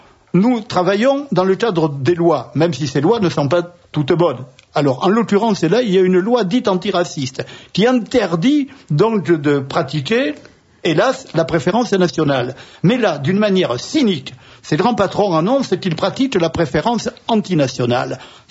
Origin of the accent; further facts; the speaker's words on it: Occitanie, France; ça remonte chez moi en Bigorre, sans doute, à une occupation anglaise qui n'est pas si loin dans l'histoire